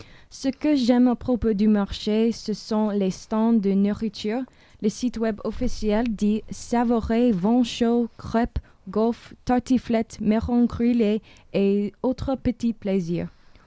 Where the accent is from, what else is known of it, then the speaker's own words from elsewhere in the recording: Missouri, United States; French is a second language; Oui, je viens des États-Unis. Et je viens d'État Missouri